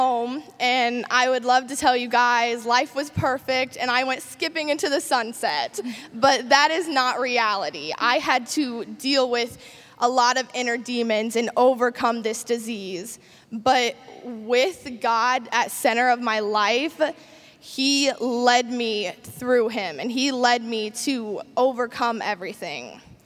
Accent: Champaign, Illinois, United States; I am 18 years old and I am from Champaign, Illinois.

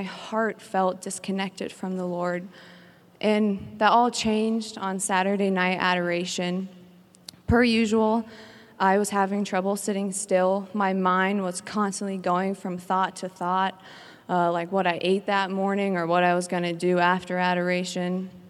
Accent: Omaha, Nebraska, United States; I'm from Omaha, Nebraska.

